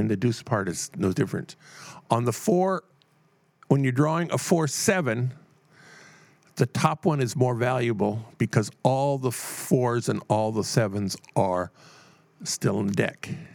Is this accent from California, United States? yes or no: yes; Los Angeles, California, United States; Now, I was raised in Los Angeles.